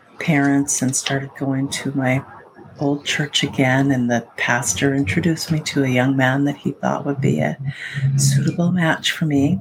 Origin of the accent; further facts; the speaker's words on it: British Columbia, Canada; So I'm Canadian. I live in British Columbia, and I was raised in a Pentecostal home.